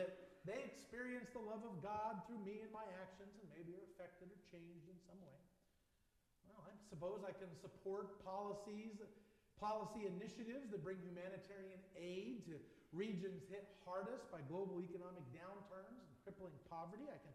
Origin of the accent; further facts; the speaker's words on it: United States; And I'm American.